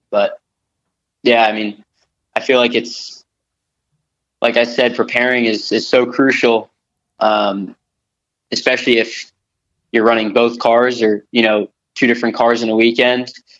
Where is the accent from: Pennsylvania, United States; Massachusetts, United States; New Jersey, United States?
Massachusetts, United States; I love Seekonk Speedway. I raced there. That's the first ever track I raced at, and my hometown is really, I live 10 minutes from the track.